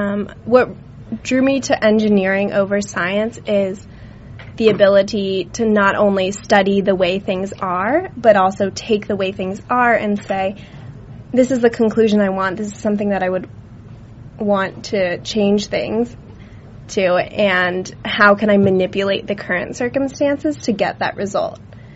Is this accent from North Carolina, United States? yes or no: yes; Chapel Hill, North Carolina, United States; And I'm from Chapel Hill, North Carolina, which is surrounded by three huge research universities.